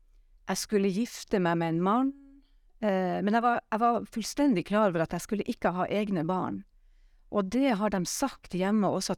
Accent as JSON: {"language": "Norwegian", "town": "Narvik", "region": "Nordland", "country": "Norway", "tie": "born or raised there", "said": "Jeg fikk en invitasjon til å komme i Misjonskirka hjemme i Narvik."}